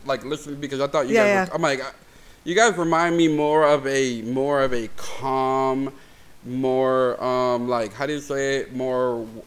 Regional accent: San Diego, California, United States; Because like, I grew up in City Heights. I grew up, you know.

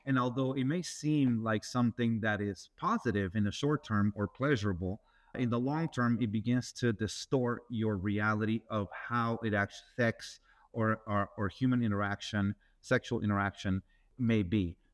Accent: Peru; In my experience, you know, I grew up in South America, in Peru

